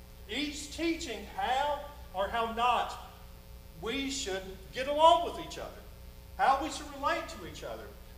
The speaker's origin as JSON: {"language": "English", "town": "Tarrant", "region": "Alabama", "country": "United States", "tie": "born or raised there", "said": "I grew up in Tarrant City. That's where I'm from. And Tarrant, if you're not all that familiar with Tarrant City, it's right off of Highway 79, a little bit north of the airport."}